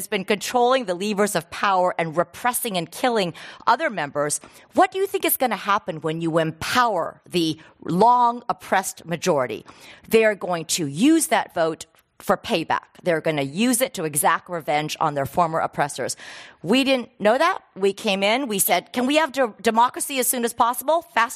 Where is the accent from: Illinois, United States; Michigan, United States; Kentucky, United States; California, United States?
California, United States; I grew up here in the Bay Area. I went to El Sudo High School.